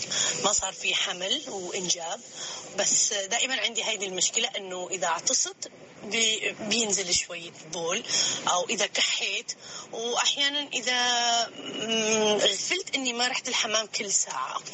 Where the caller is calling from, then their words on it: Bahrain; من البحرين